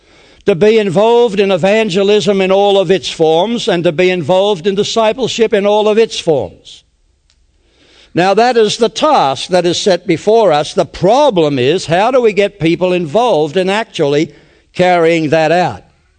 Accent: Australia; But nevertheless, we are from Australia. We tell folks we're half and we're half.

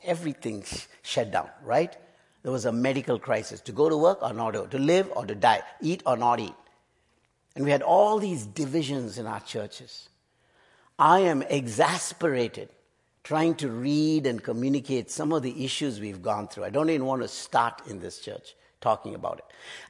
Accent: Nepal; someone asked me, where are you coming from? I said, Nepal. He said, do they have this problem? I said, we don't use toilet paper.

